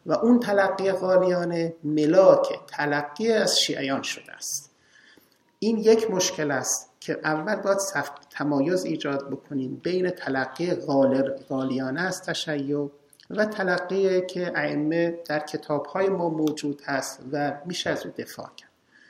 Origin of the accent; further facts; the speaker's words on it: Iran; اولین چیزی که از آدم سوال میکنن خب اهل کجا هستی؟ بلافاصله تو میگی ایرانی هستم،